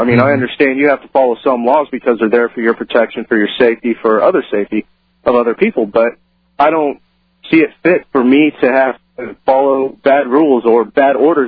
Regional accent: Illinois, United States; I'm from Illinois, and he calls me

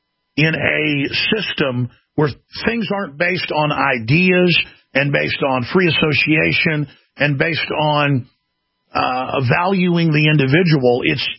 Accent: Dallas, Texas, United States; I grew up in Dallas and saw a lot of this, and it was not fun.

